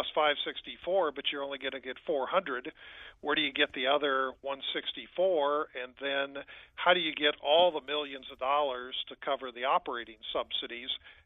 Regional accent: Coshocton, Ohio, United States; as a young person growing up in Coshocton, Ohio, I loved toy trains, had a big board with them.

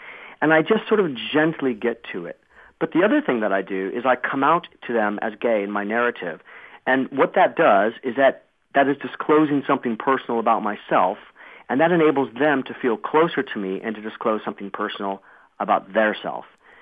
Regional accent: United States; now in England, United Kingdom; So although I'm American, I'm actually in England right now.

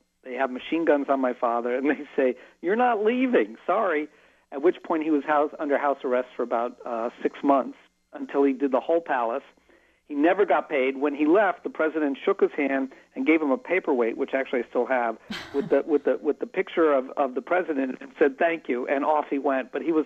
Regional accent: Miami, Florida, United States; Yeah, I had a wonderful childhood because I was growing up in Miami, which was kind of rural at the time.

